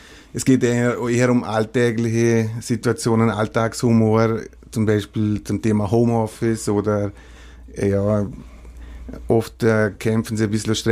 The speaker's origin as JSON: {"language": "German", "town": "Lustenau", "region": "Vorarlberg", "country": "Austria", "tie": "born or raised there", "moved": "yes", "lives_now": "Vienna, Austria", "said": "Ich bin gebürtiger Lustenauer, also aus Vorarlberg, und jetzt aber dieses Jahr 30 Jahre in Wien, ja, man glaubt es kaum. Also eigentlich länger in Wien als im Ländle"}